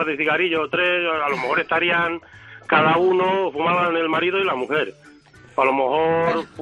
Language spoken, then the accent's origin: Spanish; Romania; Spanish is a second language; moved away; Mire, yo soy rumano. Y cuando me vine a España vivíamos como podíamos en un piso en Alcalá de Henares